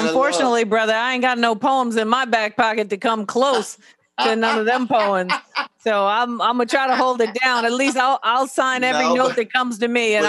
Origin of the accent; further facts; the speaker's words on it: New York, United States; Chicago, you know, I'm a New Yorker, so I'm biased.